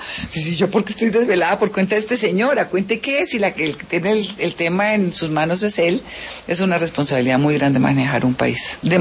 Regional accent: Colombia; ahora somos nosotros los colombianos, todos y cada uno, desde donde estemos

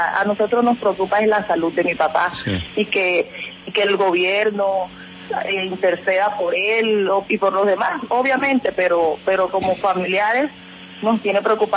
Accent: Colombia; porque todos somos colombianos y ellos tienen que velar por todos

